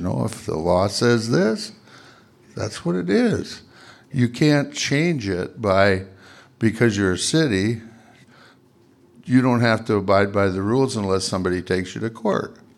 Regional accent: Seattle, Washington, United States; I grew up in Seattle and I was a Democrat and involved with the Democrats when I moved here

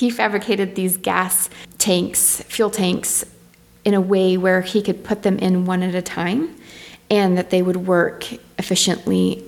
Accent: Gillette, Wyoming, United States; born there; also born or lived in The Dalles / California; now in Port Townsend, United States; And then I was born in Wyoming, Gillette, Wyoming.

